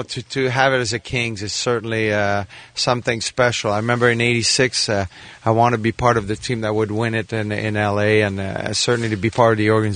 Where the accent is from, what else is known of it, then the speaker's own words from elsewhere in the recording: Montreal, Quebec, Canada; growing up in Montreal